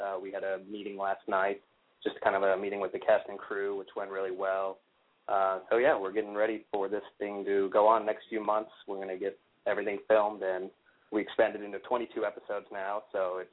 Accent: Atlanta, Georgia, United States; Oh well, I'm born and raised in the Atlanta area

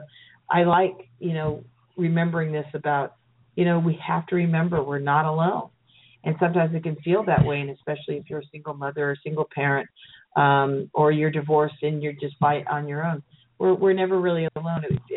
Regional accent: California, United States; Sorry, that was my bad Louisiana accent. I'm a California girl, what can I say?

